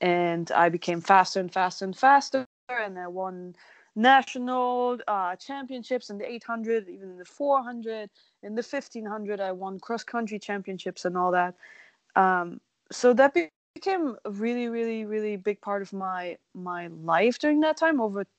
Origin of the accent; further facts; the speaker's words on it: Germany; So I was born in Germany. I grew up in Germany.